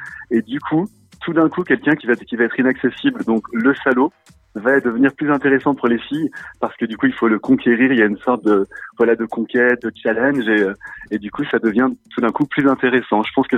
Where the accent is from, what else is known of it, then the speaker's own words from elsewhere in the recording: Le Havre, Normandy, France; also born or lived in Seine-et-Marne; now in Paris, France; j'ai grandi, moi, je suis né en Seine-et-Marne, mais j'ai grandi dans la région havraise du Havre, en Normandie. Voilà, aujourd'hui, j'habite Paris